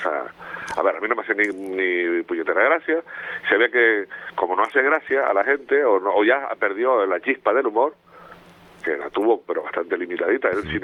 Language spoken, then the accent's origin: Spanish; Canary Islands, Spain; que somos emigrantes los canarios